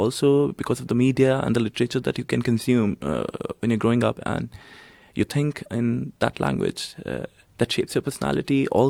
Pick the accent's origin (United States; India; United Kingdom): India; New Delhi, Delhi; English is a second language; As I just stated, growing up in India, and that too in the capital city, I had exposure to many languages since childhood.